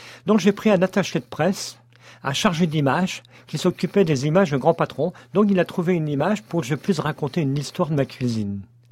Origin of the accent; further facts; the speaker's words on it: Brittany, France; Si, parce que je suis breton.